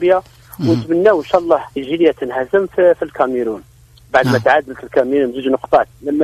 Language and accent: Arabic; Algeria; احنا شوف كجزائريين متفائلين، احنا بلاد شهداء